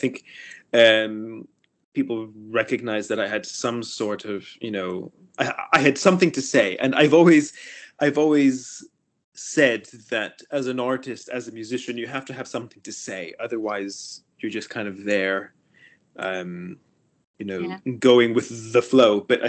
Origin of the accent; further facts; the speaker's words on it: Miami, Florida, United States; And before that, being originally American, I trained in the US. I'm originally from Miami.